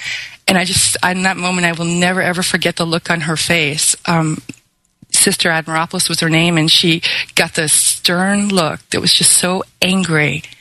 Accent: East Coast, United States; I live in the United States. I grew up on the East Coast, pretty much had a normal life.

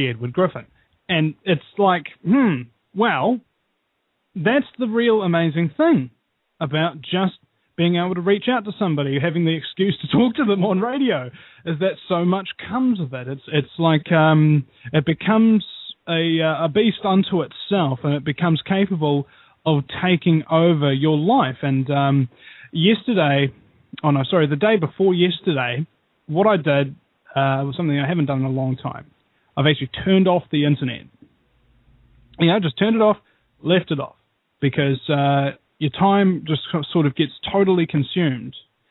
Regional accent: New Zealand; Well, first guy is a Kiwi collaborator, and I'm from New Zealand

